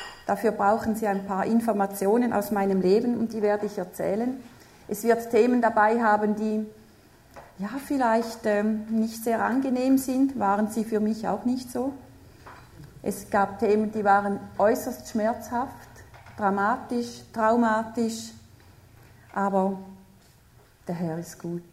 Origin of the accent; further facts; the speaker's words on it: Gossau, St. Gallen, Switzerland; in Gossau bin ich aufgewachsen, St. Gallen.